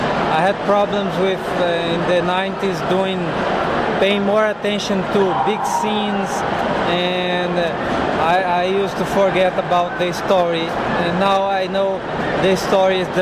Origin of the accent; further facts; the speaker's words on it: Brazil; And I grew up in Brazil